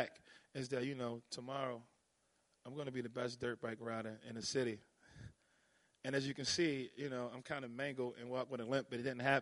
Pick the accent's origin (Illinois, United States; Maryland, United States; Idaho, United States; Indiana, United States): Maryland, United States; Baltimore; like I said, I'm from East Baltimore